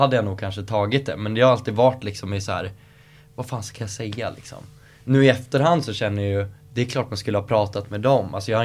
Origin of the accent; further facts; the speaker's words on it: Skogstorp, Södermanland, Sweden; Växte upp i en förort som heter Skogstorp till Eskilstuna. Ja men egentligen en liten håla, men så här fint villaområde.